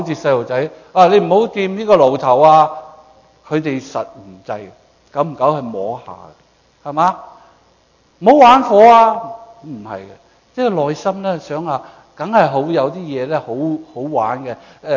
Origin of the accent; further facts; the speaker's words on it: China; 我哋中国人就我听讲啦